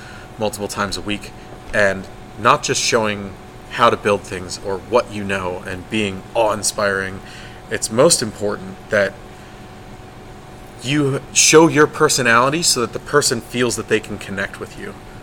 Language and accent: English; Chambersburg, Pennsylvania, United States; Out of Chambersburg, Pennsylvania.